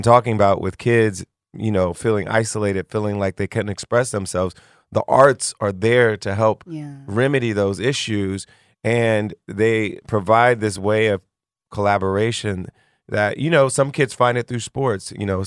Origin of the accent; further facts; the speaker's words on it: Springfield, Ohio, United States; moved away as an adult; now in Philadelphia, United States; I grew up in Springfield, Ohio. I came to Philadelphia to go to college, but I grew up in Springfield, Ohio